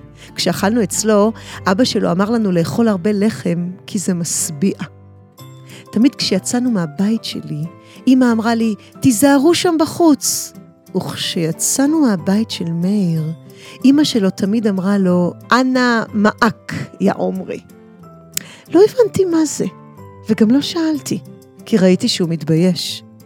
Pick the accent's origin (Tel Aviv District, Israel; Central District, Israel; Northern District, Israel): Tel Aviv District, Israel; Givatayim; בילדותי גרנו בשכונה קטנה בגבעתיים, שני בנייני רכבת ברחוב המאבק. סך הכל 60 משפחות.